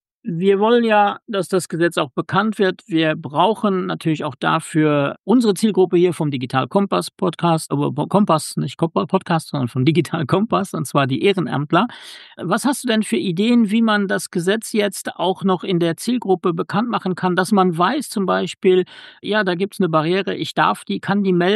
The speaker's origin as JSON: {"language": "German", "country": "Luxembourg", "said": "Also in meinem Nachbarland Luxemburg, wo ich herkomme"}